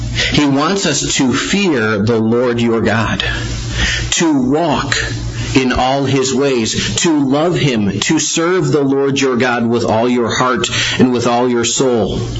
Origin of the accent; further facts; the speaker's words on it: Chicago, Illinois, United States; because I'm from Chicago, I'm German, no stubbornness there.